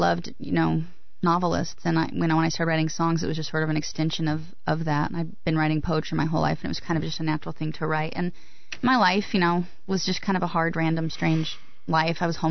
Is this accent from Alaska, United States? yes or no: yes; Alaska, United States; You know, I grew up in Alaska on a ranch, and I think that really was grounding. I grew up with a lot of chores, no electricity.